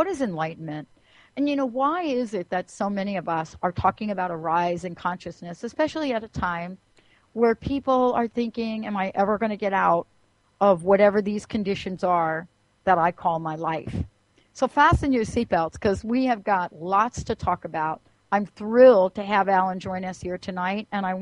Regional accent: New York, United States; I grew up in New York, so I understand exactly what it means to hear a professional singer on Broadway.

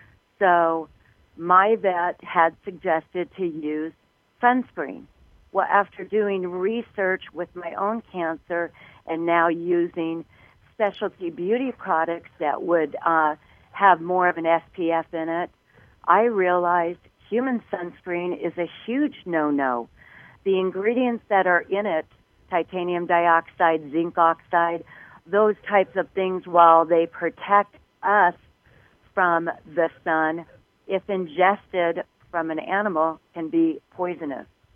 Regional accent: Huntington Beach, California, United States; from years and years of sun worshiping and being on the beach growing up in Huntington and trying to be the hot babe on the beach.

